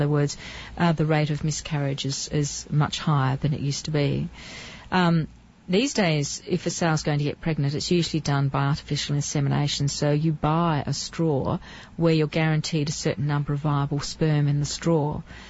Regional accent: Australia; As you can hear from my accent, I come from Australia.

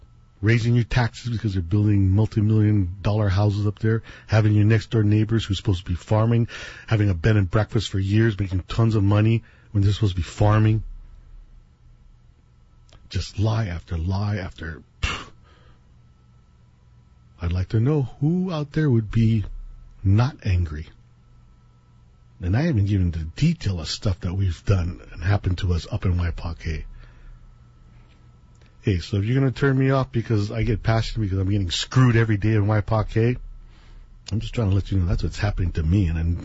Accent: Hawaii, United States; Because I am Hawaiian, like the rest of Hawaiians. You're going to attack me on my land.

